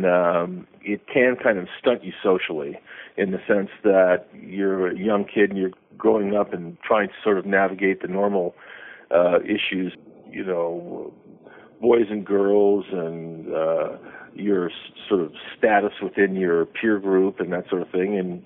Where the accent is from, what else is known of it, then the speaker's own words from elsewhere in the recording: California, United States; also born or lived in Hawaii / Washington, D.C.; I lived in various parts of the country growing up, mostly on the West Coast in the Southern California area when I was younger, and also in Hawaii, and then later mostly on the East Coast around the Washington, D.C.